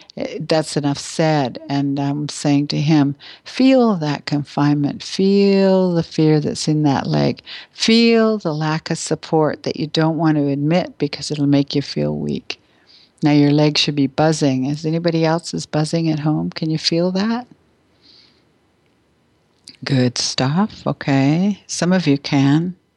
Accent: Canada; I'm Canadian as well.

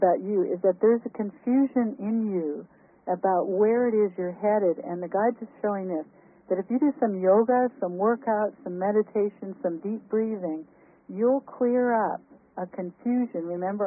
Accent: Canada; moved away; That was a call from Canada, which was my home country. I've been in this country for many years now, 22, I think, actually. But I have many friends in Canada, and we live right by the border.

